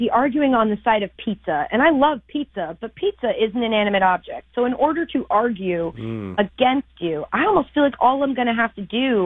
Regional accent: Northeast, United States; because I was raised in the Northeast.

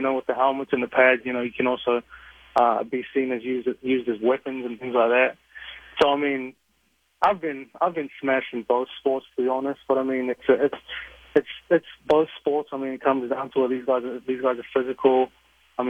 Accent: New Zealand; growing up in New Zealand, you watch American football. We call it gridiron down there.

